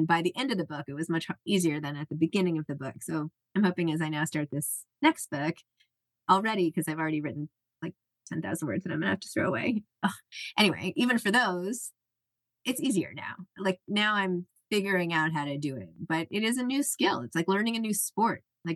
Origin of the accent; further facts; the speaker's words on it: New York City, New York, United States; I'm from New York City.